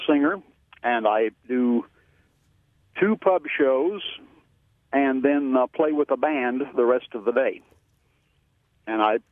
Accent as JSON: {"language": "English", "region": "Florida", "country": "United States", "said": "I'm from Florida"}